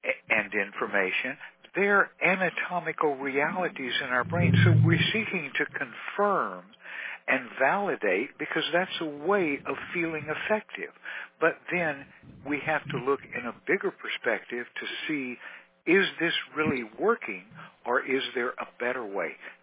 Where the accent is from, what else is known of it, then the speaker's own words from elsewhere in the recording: Texas, United States; accent: Texan; English is my second language. Texan is my first, and you're doing just as good in English as I am